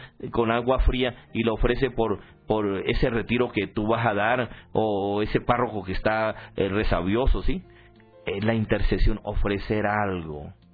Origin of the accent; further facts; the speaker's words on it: Colombia; moved away as an adult; now in Dominican Republic; Yo llegué en agosto de ese año, llegué desde Colombia a República Dominicana con unas pilas nuevas.